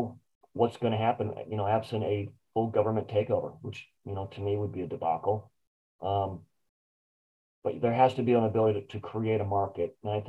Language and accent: English; Champaign, Illinois, United States; I'm actually from Champaign.